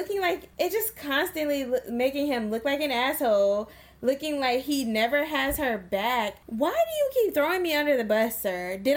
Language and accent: English; the South, United States; We're from the South. So as a kid, we wouldn't call any grown person by their first name.